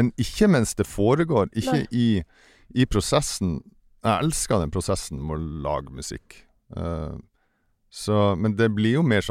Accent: Nordland, Norway; Denne skiva spilt inn oppe I Vesterålen der jeg kommer fra, I et lite fiskevær som heter Nyksund.

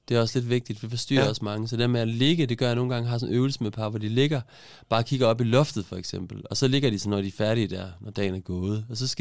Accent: Central Denmark Region, Denmark; jeg kommer fra Vestjylland

